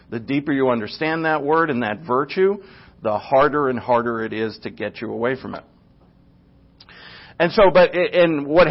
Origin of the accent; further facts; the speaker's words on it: Rhode Island, United States; born there; Because I'm from the North. I was born in Rhode Island, which, by the way, was the last state to sign on to the Constitution.